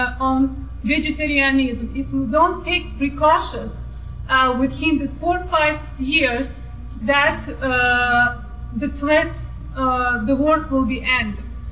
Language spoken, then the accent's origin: English; Azerbaijan; born there; English is a second language; You know, I was born in Azerbaijan.